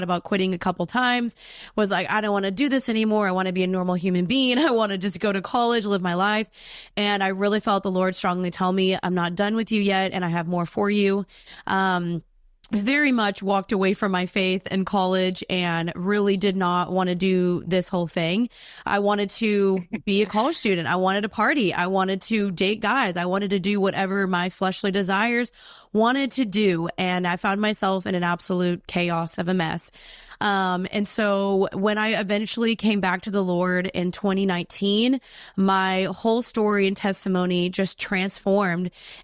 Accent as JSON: {"language": "English", "town": "Dallas", "region": "Texas", "country": "United States", "said": "I am from Dallas, Texas."}